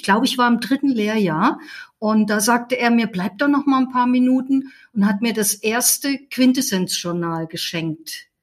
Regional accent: Fulda, Hesse, Germany; born there; now in Heidelberg, Germany; geboren bin ich in Fulda und derzeit lebe ich ja in Heidelberg und habe noch einen zweiten Wohnsitz in Leipzig seit 20 Jahren, der Liebe wegen.

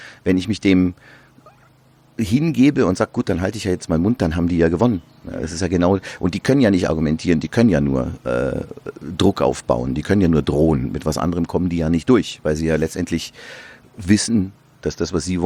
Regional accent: Amberg, Bavaria, Germany; in meiner Heimat in der Oberpfalz in Amberg.

